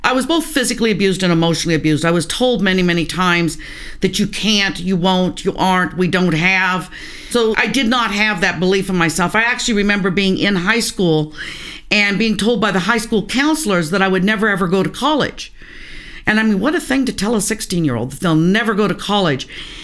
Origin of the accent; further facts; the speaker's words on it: Bellingham, Washington, United States; I was born and raised in Bellingham, which at that time was a pretty small community, of about 25,000 people, but very spread out. The houses were not close together. We're about 30 minutes from the Canadian border.